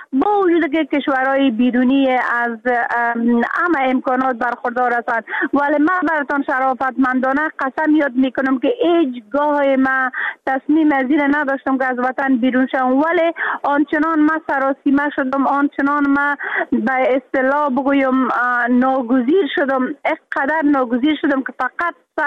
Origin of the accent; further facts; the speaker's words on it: Afghanistan; moved away; حتی حالا که ما در بیرون از افغانستان هستم